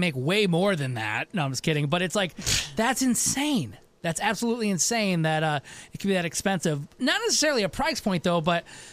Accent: Michigan, United States; And I didn't go to college, but I'm from Michigan

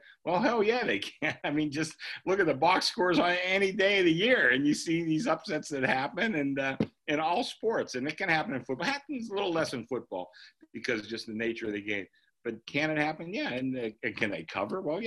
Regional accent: Pittsburgh, Pennsylvania, United States; I grew up in Pittsburgh and, you know, Penguins, had some decent teams back then, but I went to Stanley Cup games.

